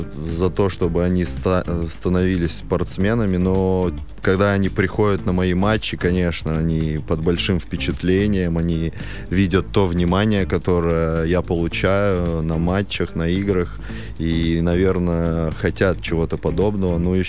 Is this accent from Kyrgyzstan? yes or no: yes; Bishkek, Kyrgyzstan; я родом из Бишкека, это Киргизия, столица Киргизии, Азия